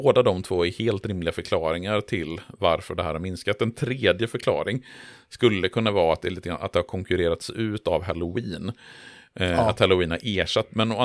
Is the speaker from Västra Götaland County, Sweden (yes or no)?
yes; Borås, Västra Götaland County, Sweden; för jag vet att när jag växte upp i Borås på 1980-talet så hade vi ju alltid påskeld i vårat bostadsområde i Borås.